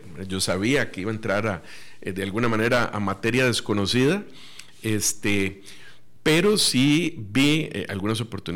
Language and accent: Spanish; Costa Rica; Es decir, digamos, como costarricense, digamos que hubo un sentimiento cívico ahí